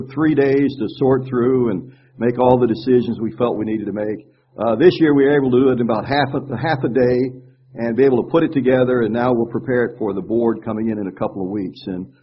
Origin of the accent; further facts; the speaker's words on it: Arkansas, United States; And I tell her, well, you know, I'm from Arkansas. I have a very limited vocabulary.